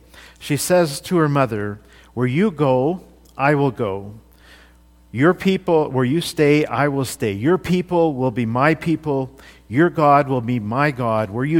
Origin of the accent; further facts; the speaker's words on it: India; I grew up in India, but the context was a little bit different.